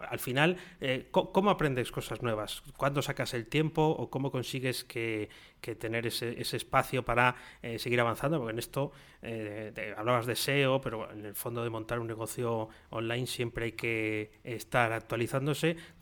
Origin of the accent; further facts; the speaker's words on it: Valladolid, Castile and León, Spain; porque somos paisanos, somos de Valladolid, ¿no?